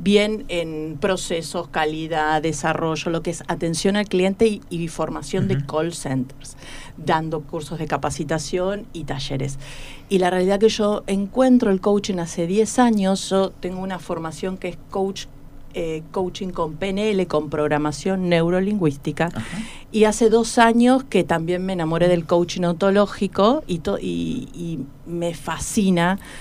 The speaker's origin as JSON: {"language": "Spanish", "region": "Buenos Aires", "country": "Argentina", "moved": "as an adult", "lives_now": "Neuquén, Argentina", "said": "Y yo estudié en la UBA, soy de Buenos Aires, hace 15 años que estoy..."}